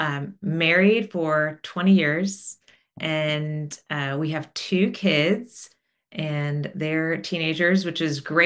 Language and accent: English; Houston, Texas, United States; born there; I was born in Houston in the United States. My family immigrated from Tehran and we are Armenian. So I grew up in a household that had three different languages